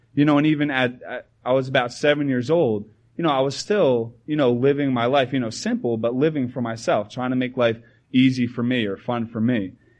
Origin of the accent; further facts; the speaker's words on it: New Jersey, United States; I grew up in New Jersey, going to the same assembly my whole life.